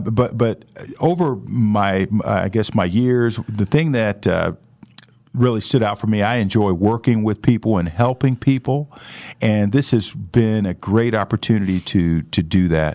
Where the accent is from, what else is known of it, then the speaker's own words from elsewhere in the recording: St. Louis, Missouri, United States; You know, I grew up in St. Louis, And as a kid, I think I always did have an entrepreneurial spirit.